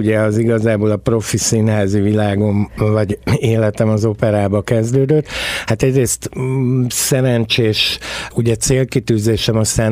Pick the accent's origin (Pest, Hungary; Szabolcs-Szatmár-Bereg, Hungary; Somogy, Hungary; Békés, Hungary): Pest, Hungary; Lányfalu; nekem a nagyszüleim Lányfalun laktak, tehát én ott nőttem föl, tehát nyilván ezer emlék köt minden szentendrei sarokhoz és dunakanyari Dunapart részhez.